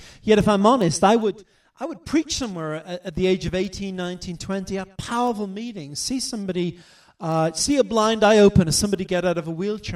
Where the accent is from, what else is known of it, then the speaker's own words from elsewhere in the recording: United Kingdom; traveling about my home country in the UK.